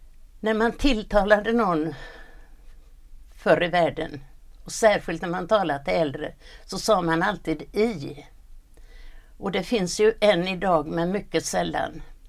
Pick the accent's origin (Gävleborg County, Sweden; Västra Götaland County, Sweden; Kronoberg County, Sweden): Västra Götaland County, Sweden; Svindal; born there; och jag är född i Svindal. … Jag är född 1916. Och jag brukar säga om mig själv att jag är inföding.